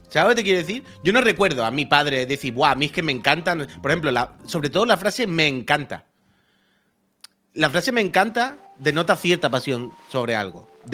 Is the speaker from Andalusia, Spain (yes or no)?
yes; La Línea de la Concepción, Andalusia, Spain; tampoco soy de Cádiz, soy de la línea Flaver.